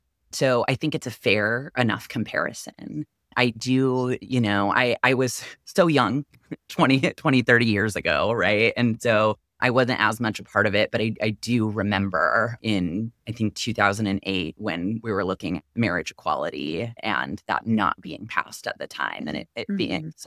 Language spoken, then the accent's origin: English; Huntington Beach, California, United States; I'm originally from Orange County, which for those who may or may not be familiar with Orange County in Southern California, it's a pretty conservative place. I grew up in Huntington Beach